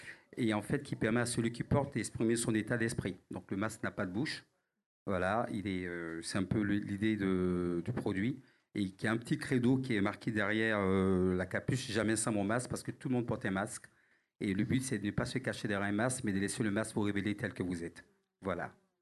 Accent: Côte d’Ivoire; puisque je suis originaire de la Côte d'Ivoire.

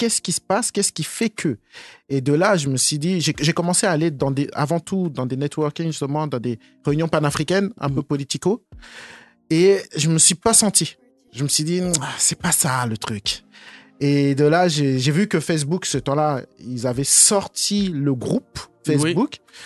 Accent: Melun, Île-de-France, France; si je dois raconter mes origines, j'ai grandi à Melun, hein, au Mai 77.

